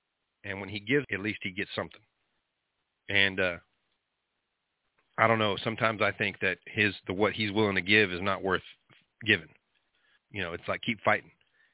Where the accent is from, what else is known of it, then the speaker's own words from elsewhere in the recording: Texas, United States; Now, I'm from Texas, and I'm I'm kind of familiar with how Ted Cruz operates and all that.